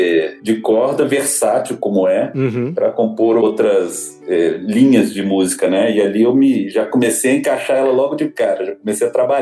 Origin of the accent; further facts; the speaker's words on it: Brasília, Federal District, Brazil; Isso, nasci em Brasília, nascido e criado.